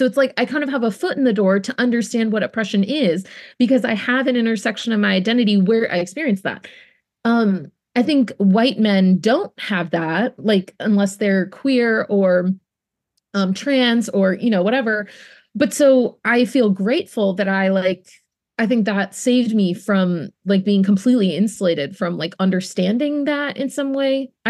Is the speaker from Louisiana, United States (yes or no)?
no; Durham, North Carolina, United States; growing up in Durham, which is 52% black